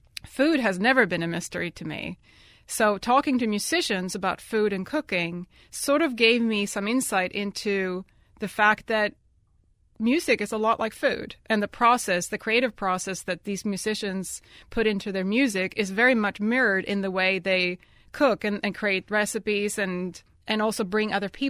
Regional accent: Stockholm County, Sweden; now in New Orleans, United States; I grew up in Sweden, in both the Stockholm area and northern Sweden, close to the Arctic Circle, which is quite the different climate from New Orleans. And then I went to college both in Stockholm and in France. I lived in France for 3 years.

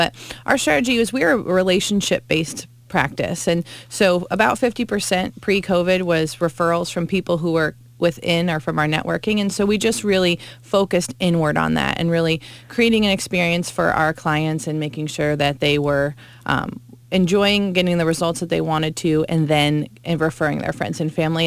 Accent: Iowa, United States; also born or lived in New York City / Maine / New Jersey / Rhode Island; I'm from Iowa. I've lived in New York City. I lived in Maine, New Jersey, Rhode Island, all over the place.

